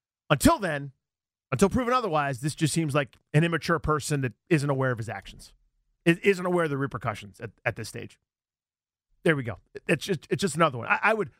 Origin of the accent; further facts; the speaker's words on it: Washington, District of Columbia, United States; I grew up in Washington, D.C. I went to kindergarten through college in D.C.